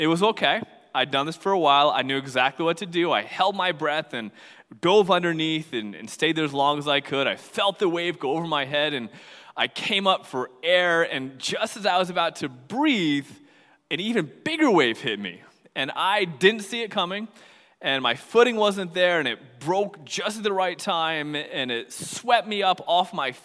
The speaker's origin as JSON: {"language": "English", "town": "Piscataway", "region": "New Jersey", "country": "United States", "tie": "born or raised there", "said": "You know, I grew up in Piscataway, New Jersey, and one of the rites of passage when you are growing up on the East Coast is doing what my dad called fighting the waves."}